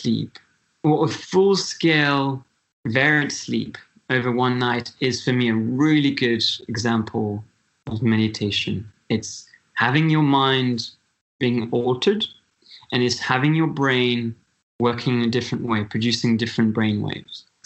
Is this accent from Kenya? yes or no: no; Switzerland; I'm from Switzerland. I'm very good on skis and the slopes, but swimming is another thing.